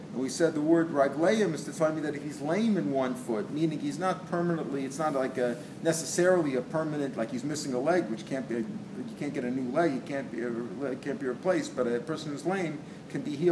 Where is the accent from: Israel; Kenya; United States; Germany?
Israel; I said, yeah, I'm from Israel too, but where are you from?